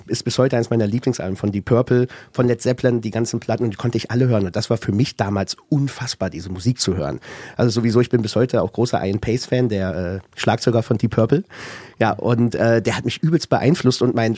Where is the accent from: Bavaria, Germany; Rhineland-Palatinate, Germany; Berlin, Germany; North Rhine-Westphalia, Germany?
North Rhine-Westphalia, Germany; Werl; ich komme ja aus der Kleinstadt Werl.